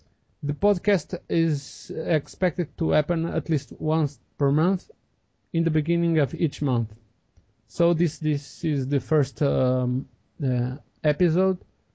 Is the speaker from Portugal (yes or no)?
yes; Portugal; English is a second language; moved away as an adult; now in Brazil; I am originally from Portugal, but I moved to Brazil in 1998, almost 12 years ago